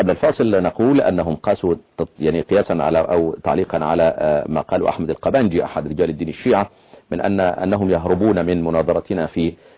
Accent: Egypt; هي كلمه ونصف كما يقال عندنا في مصر

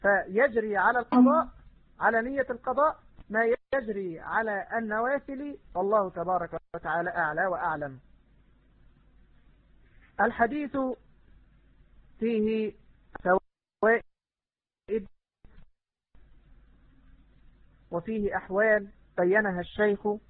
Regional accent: Egypt; وعندنا في مصر يعني يعبرون عن مثل هذا فيقولون عزومة مركبية

